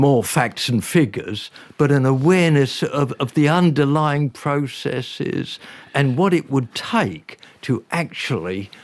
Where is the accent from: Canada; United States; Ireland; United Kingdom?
United Kingdom; England; born there; I was born in England with parents who were white-collar workers.